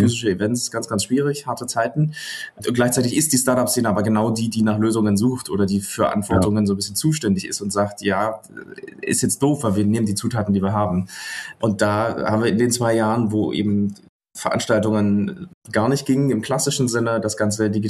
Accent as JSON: {"language": "German", "town": "Leipzig", "region": "Saxony", "country": "Germany", "tie": "born or raised there", "said": "Also ich bin in Leipzig geboren, 87, also sozusagen genau diesen Bruch irgendwie so gerade noch mitgenommen oder gefühlt nicht bewusst mitgenommen, trotzdem irgendwie aufgesogen. Bin dann auch in Leipzig groß geworden, zur Schule gegangen, Abitur gemacht"}